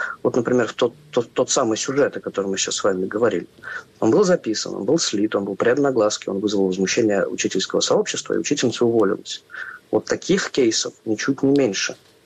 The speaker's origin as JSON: {"language": "Russian", "town": "Penza", "region": "Penza Oblast", "country": "Russia", "tie": "born or raised there", "said": "Мне довольно близкий, поскольку я родом из Пензы."}